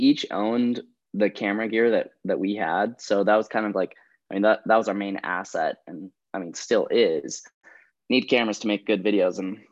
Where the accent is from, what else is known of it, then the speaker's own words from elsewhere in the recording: Hawaii, United States; moved away as an adult; also born or lived in Michigan; So I was actually born in Michigan. And then when I was about two, my family moved to Hawaii. So I grew up in Maui.